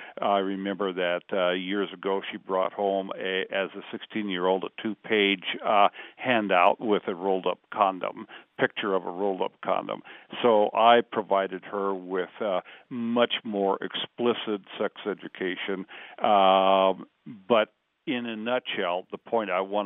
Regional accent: Sycamore, Illinois, United States; Yes, I am from Sycamore.

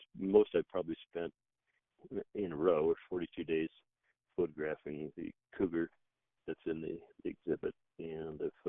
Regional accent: Nebraska, United States; Part of how I got into it was growing up in Nebraska along the Platte River, where we had a hunting cabin on the Platte River

